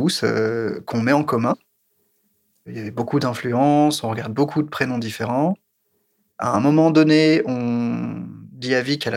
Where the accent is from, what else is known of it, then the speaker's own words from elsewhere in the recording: France; Camille est italienne, Vi est néerlandaise et que je suis français, et qu'entre nous, en tant qu'adultes, on se parle en anglais.